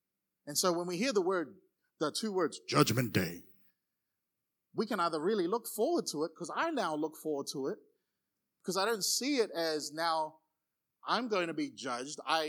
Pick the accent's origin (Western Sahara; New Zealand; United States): New Zealand; Auckland; growing up in Auckland in New Zealand, used to hate daylight savings because the sun would stay up.